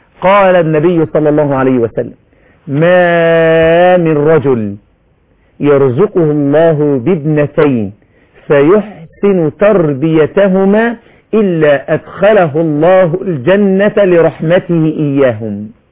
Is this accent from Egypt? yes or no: yes; Shubra, Cairo Governorate, Egypt; كنت اصلي في مسجد عندنا في شبرا اسمه مسجد السلام